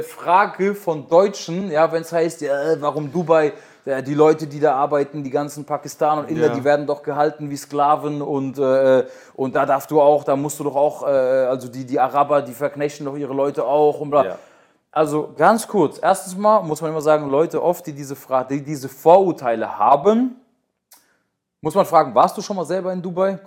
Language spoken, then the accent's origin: German; Germany; Bruder, wir kommen beide aus Deutschland, auch so ein bisschen aus den Hotspots.